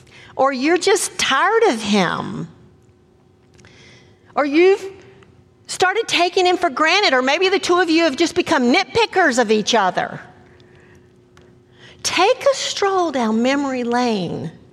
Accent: the Carolinas, United States; I grew up in the Carolinas. I did not even know a northerner until I went to college.

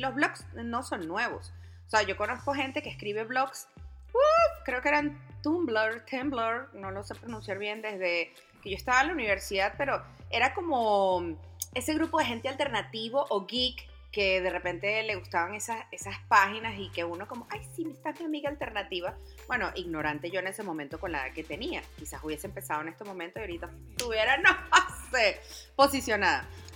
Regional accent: Venezuela; moved away; normalmente lo escribo … vez de ser … como de repente lo hacía en mi país, Venezuela. Tengo 7 años viviendo en este maravilloso país que se volvió mi hogar

